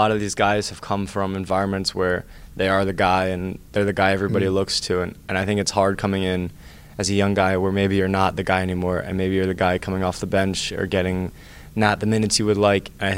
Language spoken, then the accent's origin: English; Berwyn, Pennsylvania, United States; Berwyn, Pennsylvania.